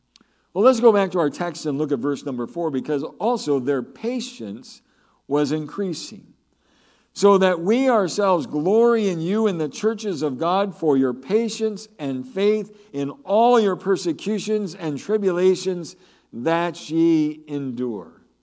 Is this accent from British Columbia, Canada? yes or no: yes; Vancouver, British Columbia, Canada; I think sometimes that we as Canadian Vancouver Christians are so self-sufficient and prosperous